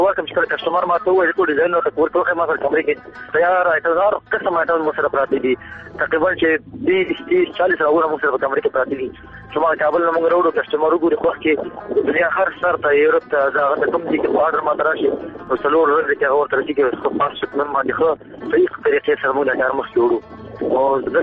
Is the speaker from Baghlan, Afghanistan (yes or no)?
yes; Baghlan, Afghanistan; now in Kabul, Afghanistan; افغانستان کې زه د بغلان د ولایت يم، بغلان عمر 30 کال دی